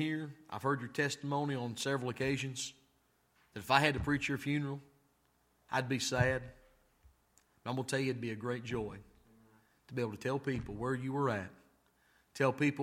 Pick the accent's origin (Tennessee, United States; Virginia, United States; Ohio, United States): Tennessee, United States; And I'm from Tennessee and I knew that.